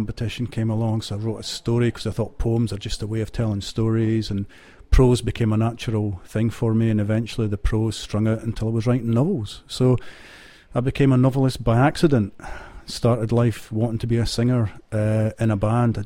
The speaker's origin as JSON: {"language": "English", "region": "Scotland", "country": "United Kingdom", "tie": "born or raised there", "said": "it came from the same part of Fife as me. And when I grew up in Fife in the 70s"}